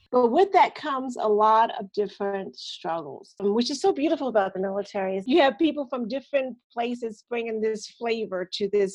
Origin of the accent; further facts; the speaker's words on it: Jersey City, New Jersey, United States; Well, Lee, I am from New Jersey. I am a military veteran that kind of brought me away from Jersey City, New Jersey.